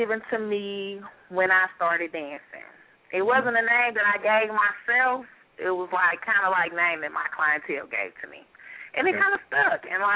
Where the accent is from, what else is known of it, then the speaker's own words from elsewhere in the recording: Michigan, United States; but everybody in the hood when I was growing up in Michigan called my daddy Superman.